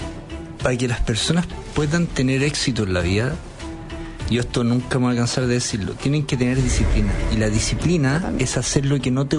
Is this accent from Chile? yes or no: yes; Chile; los que pagan la deuda somos los chilenos.